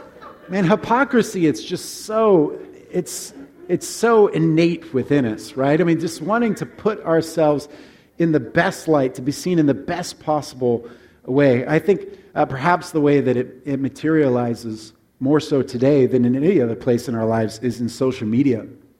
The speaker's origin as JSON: {"language": "English", "region": "Alaska", "country": "United States", "tie": "born or raised there", "said": "We grew up in Alaska, so a mousse that was made up of chocolate."}